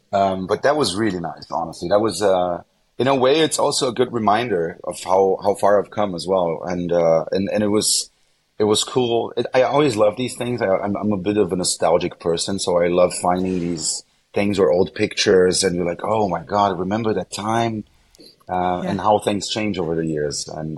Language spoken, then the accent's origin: English; Sao Paulo, São Paulo, Brazil; also born or lived in Germany; Near my house in Sao Paulo, sorry. Okay. Yeah. So I was born in Brazil, but I grew up in Germany for the first 7 years of my life. Then the whole family moved back to Brazil. And then I was studying in a German school in Sao Paulo.